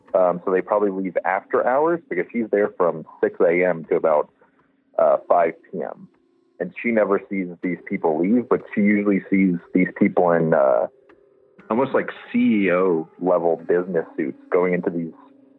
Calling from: Denver, Colorado, United States; I'm from Colorado, Denver, right outside Denver.

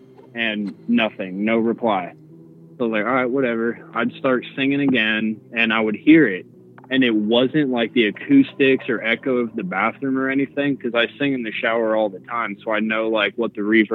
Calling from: Denver, Colorado, United States; from Denver. I've called you guys before.

